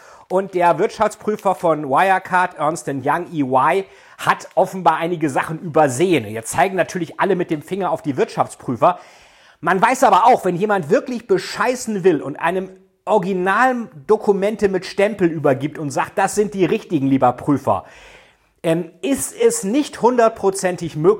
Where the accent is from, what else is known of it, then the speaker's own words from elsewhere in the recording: Hamburg, Germany; würde ich als Hamburger Olaf Scholz wählen